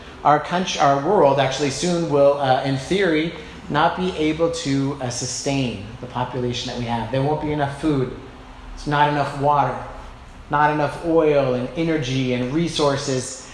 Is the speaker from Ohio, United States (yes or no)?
no; Sacramento, California, United States; Now, I might sound a little hippy-dippy, or maybe like I'm from Berkeley in the 60s instead of Sacramento in the 70s.